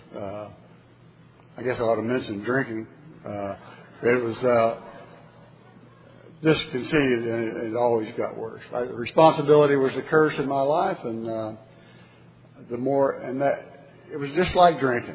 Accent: Oklahoma City, Oklahoma, United States; I grew up outside in Oklahoma City.

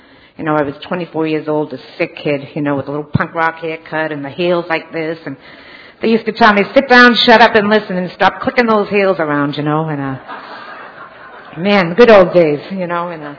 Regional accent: Boston, Massachusetts, United States; now in Fountain Hills, United States; And I'm from Fountain Hills, Arizona, originally Boston, if you can't tell.

